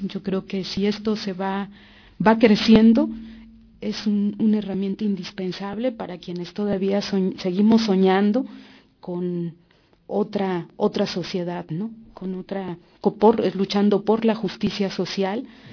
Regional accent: Mexico; Allá en mi país, por ejemplo, cuando se dio la Asamblea Popular de los Pueblos de Oaxaca, ese movimiento tan fuerte de resistencia que hubo

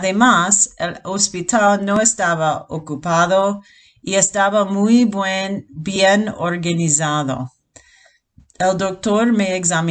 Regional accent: United States; now in Leganés, Spain; Soy de los Estados Unidos y solo he vivido aquí desde septiembre de 2019.

